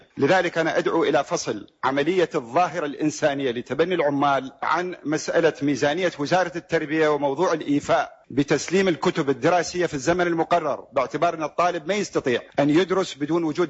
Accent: Iraq; المسألة الثانية أن الكهرباء عندنا في العراق غير مأمونة

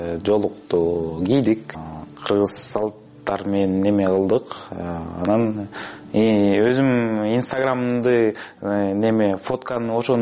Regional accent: Bishkek, Kyrgyzstan; born there; Kyrgyz is a second language; мен 26 жашта Бишкекте төрөлгөм. Кыргыз болуп өзүмдү сезем, бирок апам кыргыз, атам Южный Африкадан болот.

